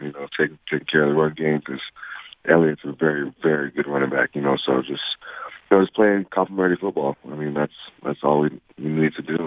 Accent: Jamaica

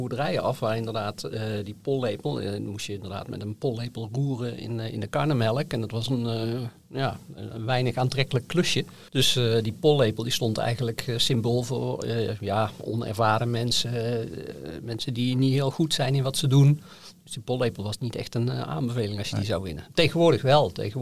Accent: North Brabant, Netherlands; born there; now in Zeeland, Netherlands; Kijk, ik ben een geboren Brabander. Ik zit nu 29 jaar in Zeeland.

